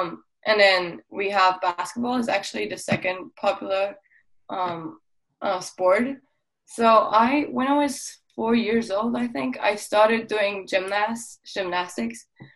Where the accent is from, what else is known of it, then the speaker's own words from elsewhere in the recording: Luxembourg; So Luxembourg is a pretty small country, as you just said. It is next to Germany, Belgium, and France.